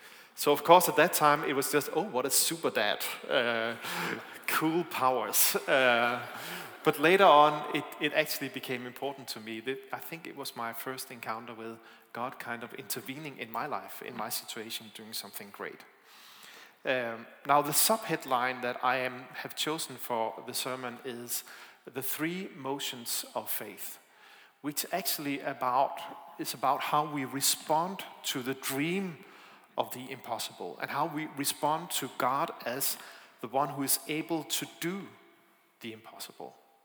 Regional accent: Denmark; accent: Danish; English is a second language; It's not just the sound system, it's also my accent. I am from Denmark, I'm sorry about that.

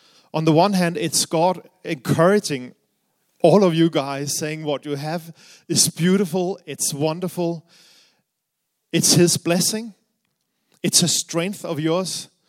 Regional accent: Denmark; English is a second language; moved away as an adult; now in United Kingdom; the reason for my accent is I am from Denmark, but I have been living here in the UK for more than 7 years now

